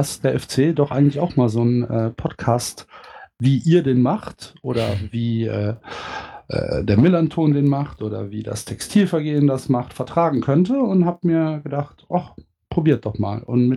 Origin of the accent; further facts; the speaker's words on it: Brühl, North Rhine-Westphalia, Germany; Ja, überraschenderweise komme ich aus Köln, beziehungsweise aus der Nähe von Köln, aus Brühl, um genau zu sein.